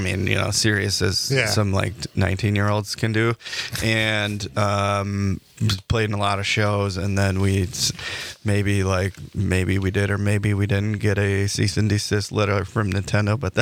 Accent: Milwaukee, Wisconsin, United States; I'm kind of from Milwaukee suburbs. And so Milwaukee's kind of been like our second home.

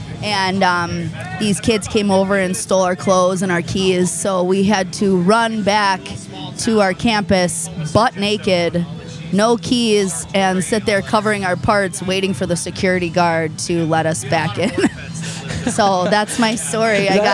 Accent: Belleville, Wisconsin, United States; also born or lived in Costa Rica / Florida; Yeah, I grew up in Belleville.

